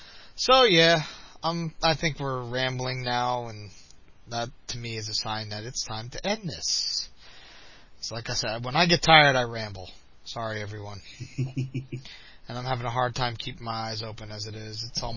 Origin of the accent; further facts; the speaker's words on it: South River, New Jersey, United States; also born or lived in New York; now, when I grew up in South River, New Jersey, we had one there. So it's always been a part of my life. But if you go up into New York State where I used to live, there's none up there.